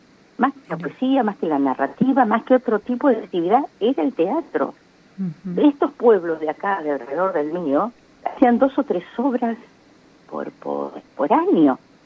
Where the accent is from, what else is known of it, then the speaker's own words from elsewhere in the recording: Realicó, La Pampa, Argentina; De aquí, de mi pueblo, de Realicó, sí.